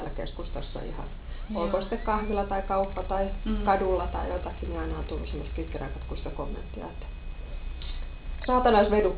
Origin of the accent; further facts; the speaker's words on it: Helsinki, Uusimaa, Finland; Sitten Kruunuhaastahan mä olin kotoisin.